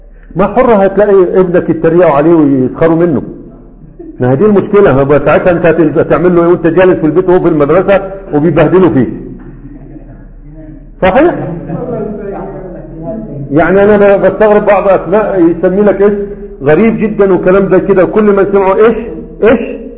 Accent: Egypt; وعندنا في مصر للمرأة

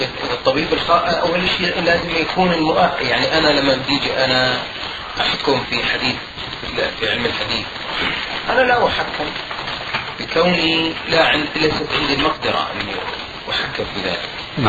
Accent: Jordan; القانون الطب عندنا في الأردن لا يمنع ذلك

